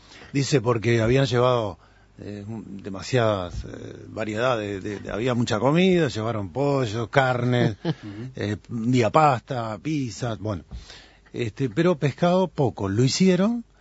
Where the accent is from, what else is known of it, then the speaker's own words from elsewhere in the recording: Melo, Cerro Largo, Uruguay; El Melo, mi ciudad natal